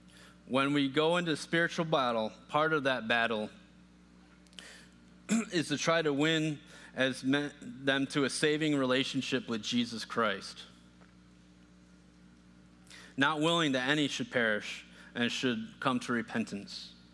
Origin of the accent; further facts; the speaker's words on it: New York, United States; So for example, I grew up Catholic in the Catholic Church in upstate New York.